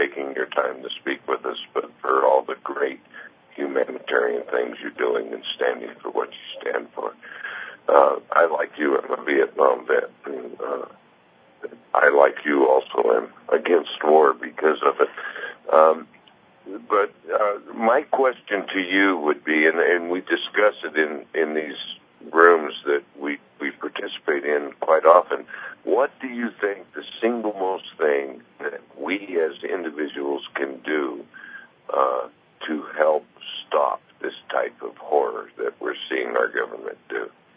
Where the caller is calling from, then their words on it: Santa Fe, New Mexico, United States; I'm in Santa Fe, New Mexico.